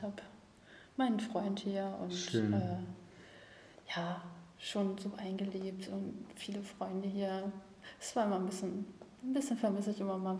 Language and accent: German; North Rhine-Westphalia, Germany; now in Leipzig, Germany; Ich komme eigentlich aus dem Ruhrgebiet.